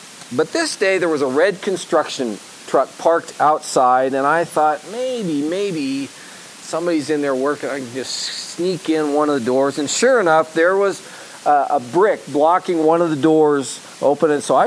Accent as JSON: {"language": "English", "town": "Detroit", "region": "Michigan", "country": "United States", "said": "We are from Detroit, and I enjoy taking pictures of Detroit."}